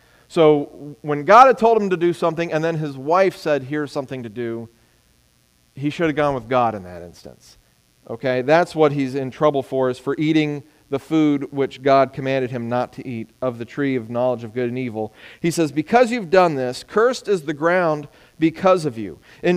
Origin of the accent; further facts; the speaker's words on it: Texas, United States; It's mind-boggling to some extent to me, but I'm from Texas.